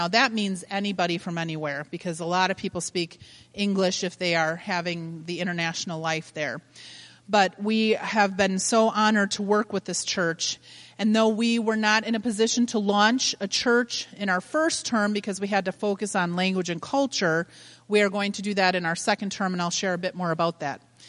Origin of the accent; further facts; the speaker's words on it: Wisconsin, United States; I'm from Wisconsin, so.